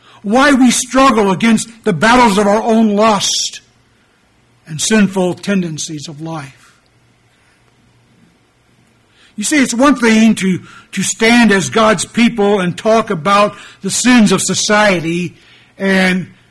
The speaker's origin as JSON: {"language": "English", "region": "Colorado", "country": "United States", "said": "To continue, I come from Colorado"}